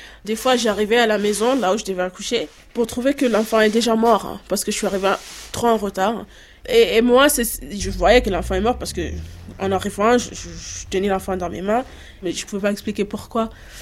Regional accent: Soweto, Gauteng, South Africa; Parce qu'en fait, quand on a grandi à Soweto, c'est pas quelque chose qu'on peut enlever.

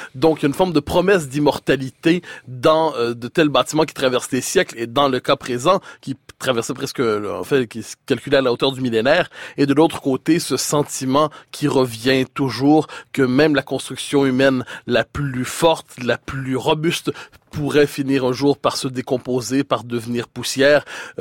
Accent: Quebec, Canada; moi je vous répondrai je suis Québécois

